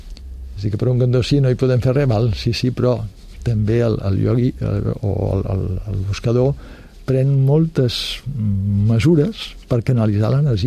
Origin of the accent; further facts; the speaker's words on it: Catalonia, Spain; born there; puc dir doncs, que sóc nascut a Catalunya, que he estat a Índia